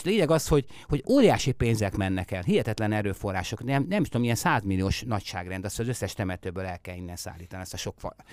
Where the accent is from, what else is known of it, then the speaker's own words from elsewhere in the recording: Budapest, Hungary; born there; Hát én a temetőben ott születtem a Kerepesi temetővel szembe is